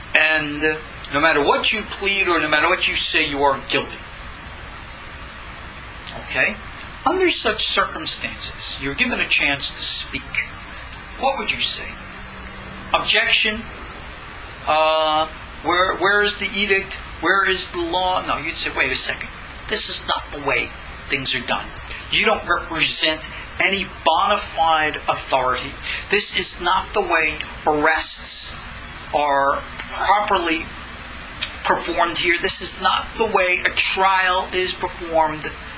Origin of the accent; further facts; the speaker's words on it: Long Island, New York, United States; in my hometown on Long Island.